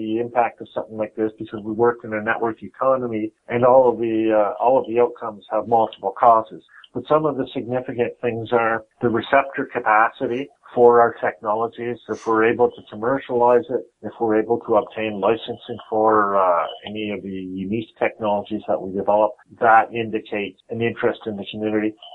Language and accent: English; Moncton, New Brunswick, Canada; I say, hello, I'm from Moncton, New Brunswick